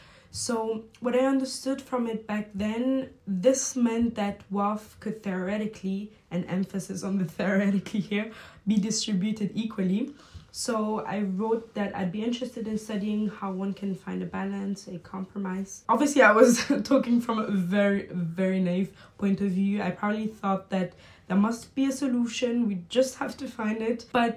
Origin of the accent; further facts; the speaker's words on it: France; I'm both Senegalese and German and I grew up in France.